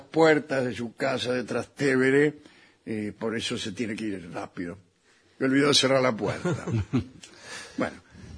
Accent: Córdoba, Argentina; now in Los Andes, Chile; un cordobés, viviendo en los Andes, Chile.

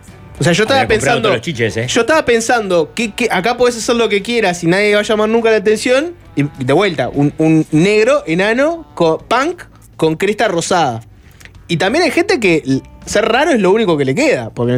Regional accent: Uruguay; No me considero raro, me considero un uruguayo promedio.

